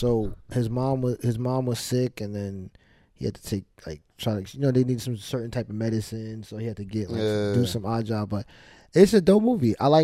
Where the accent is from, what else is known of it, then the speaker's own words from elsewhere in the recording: New York City, New York, United States; Funny thing is, I'm from Brooklyn, so he's from Brooklyn, from Bed-Stuy